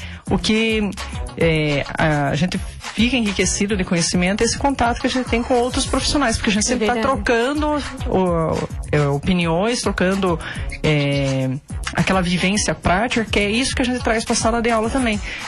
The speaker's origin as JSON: {"language": "Portuguese", "town": "General Carneiro", "region": "Paraná", "country": "Brazil", "said": "Então, eu vim de uma cidade do interior do Paraná, né, General Carneiro, sempre tive contato com o meio rural"}